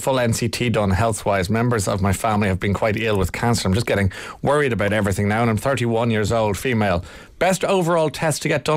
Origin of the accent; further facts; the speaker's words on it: Ireland; So we don't recommend it at all, but we are Irish and we're all adults here.